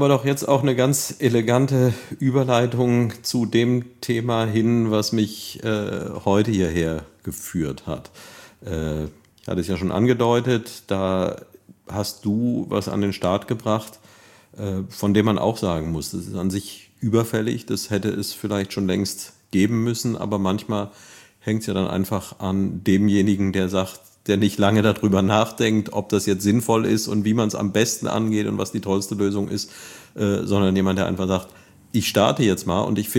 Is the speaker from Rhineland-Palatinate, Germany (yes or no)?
yes; Neuwied, Rhineland-Palatinate, Germany; man hätte früher in meiner Jugend hier in Neuwied eine Kneipentour machen können, die sehr, sehr lange gegangen wäre